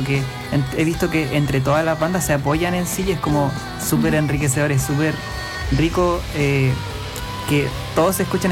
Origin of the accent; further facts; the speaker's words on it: Villarrica, Araucanía, Chile; Sí, yo de Villarrica.